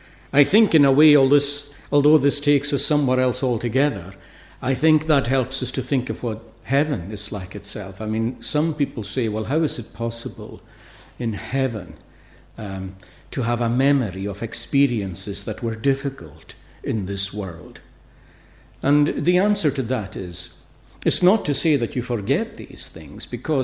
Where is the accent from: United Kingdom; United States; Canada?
United Kingdom; Uist, Scotland; my old minister, when I was growing up in Uist.